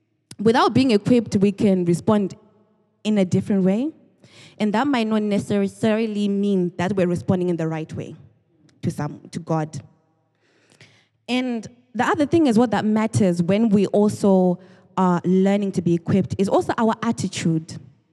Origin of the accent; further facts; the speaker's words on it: Zimbabwe; first language Shona; English is a second language; When I was growing up, you know, I grew up in Africa. And my language that I grew up talking is called, it's a language called Shona.